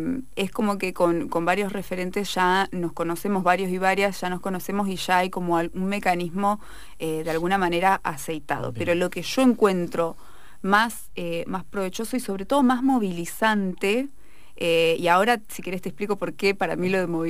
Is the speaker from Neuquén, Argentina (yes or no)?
yes; Neuquén, Argentina; yo me siento tan profundamente neuquina que, porque yo nací acá ya, ¿no? Mi familia emigró, pero yo nací aquí.